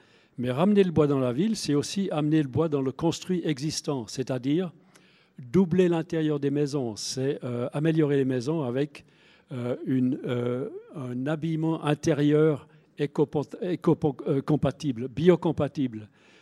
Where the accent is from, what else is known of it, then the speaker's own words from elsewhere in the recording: Bern, Switzerland; Je suis de l'Emmental, on avait vraiment une belle tradition.